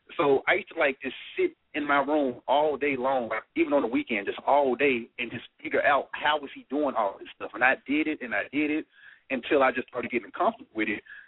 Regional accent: Memphis, Tennessee, United States; now in Los Angeles, United States; My hometown is Memphis, Tennessee.

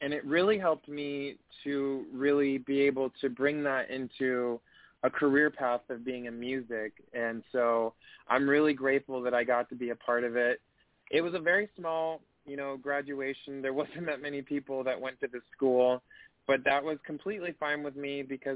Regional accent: Aiken, South Carolina, United States; Absolutely. I actually am from Aiken, South Carolina. I was born in North Carolina. My dad was in the Marine Corps.

